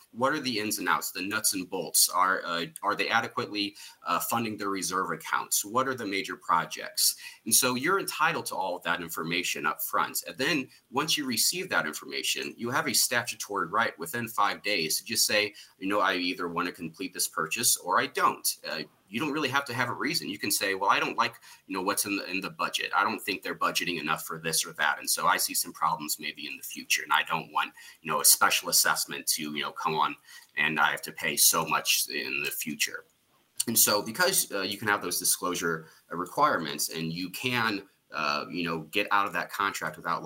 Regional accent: Missouri, United States; moved away as an adult; now in Milwaukee, United States; You know, I'm from Missouri. I went to undergrad in Chicago, came back to St. Louis for law school. And then 2023, I moved up to Milwaukee with my girlfriend, who's recently my fiance.

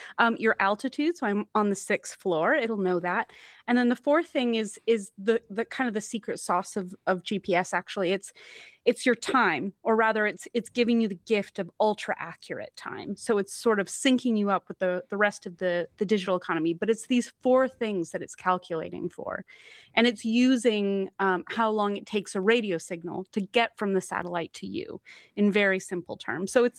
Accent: Calgary, Alberta, Canada; I can't drive, and I'm from Calgary, Alberta, so I'm from a place not so different than your listeners.

